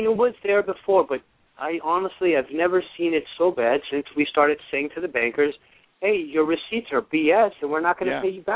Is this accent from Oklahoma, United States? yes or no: no; New York City, New York, United States; I grew up right here, man. I grew up on like on the Donk and Putnam on, between like Bushwick and Ridgewood.